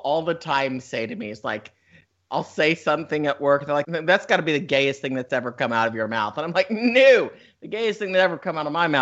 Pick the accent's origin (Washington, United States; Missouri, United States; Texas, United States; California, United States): Texas, United States; born there; You know, it's funny you say that. I was born in Texas.